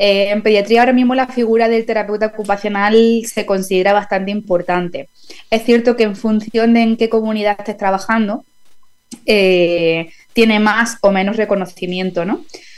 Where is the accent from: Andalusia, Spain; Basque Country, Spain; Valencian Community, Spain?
Andalusia, Spain; Jaén; Yo soy de Jaén, pero luego trasladé el expediente a Granada.